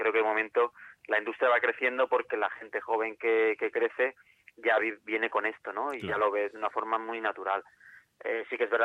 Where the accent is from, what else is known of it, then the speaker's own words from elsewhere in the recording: Barcelona, Catalonia, Spain; en Barcelona concretamente, donde soy yo todavía y donde se ha hecho el Game Lab, pues todavía más.